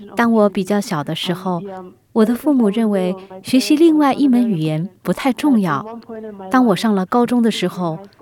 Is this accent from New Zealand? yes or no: yes; New Zealand; Chinese is a second language; 我来自新西兰，父母也都是新西兰人，我们没有华裔背景。